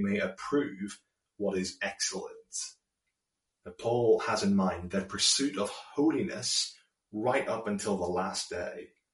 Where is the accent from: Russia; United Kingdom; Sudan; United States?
United Kingdom; Portadown, Northern Ireland; runs between Newry and my hometown of Portadown.